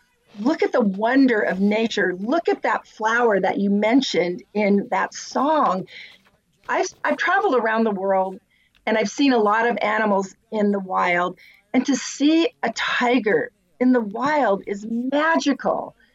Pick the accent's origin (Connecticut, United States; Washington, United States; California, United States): California, United States; San Diego; I grew up in San Diego, and we lived on the canyons.